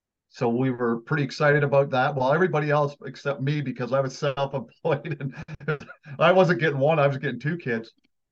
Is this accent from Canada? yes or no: yes; London, Ontario, Canada; I'm from London, Ontario, Canada. It's just an hour and a half outside of Toronto.